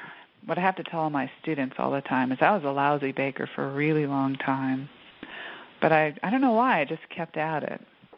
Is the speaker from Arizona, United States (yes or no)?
no; Milwaukee, Wisconsin, United States; Probably because I'm from Milwaukee, and you could buy really good bread there.